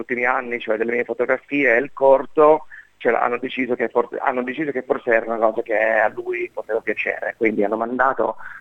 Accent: Monte Porzio Catone, Lazio, Italy; Allora, io sono cresciuto tra Monteporcio Cattone, che è nei Castelli Romani, c'è nel sud di Roma, dove ci sono

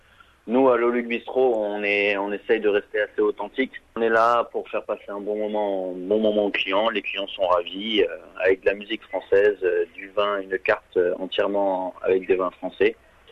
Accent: Nice, Provence-Alpes-Côte d'Azur, France; now in Sydney, Australia; On est de Nice, oui. Grandi à Nice.

